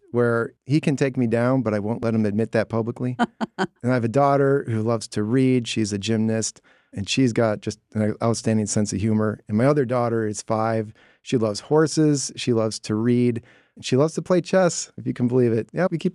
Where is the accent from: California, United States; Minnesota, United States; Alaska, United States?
Minnesota, United States; now in Georgia, United States; Originally, I am from Minnesota. That's where my parents had settled.